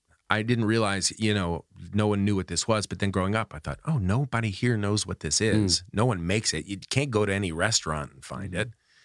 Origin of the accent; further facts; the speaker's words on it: United States; also growing up in the States, no one knew what Yorkshire pudding was